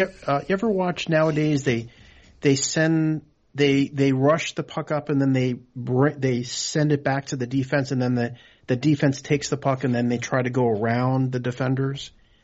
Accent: Florida, United States; I'm from Florida, so I can't play ice hockey.

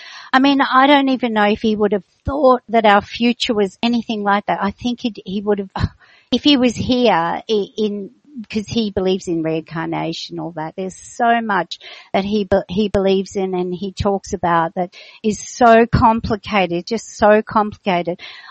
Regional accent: Melbourne, Victoria, Australia; from Melbourne

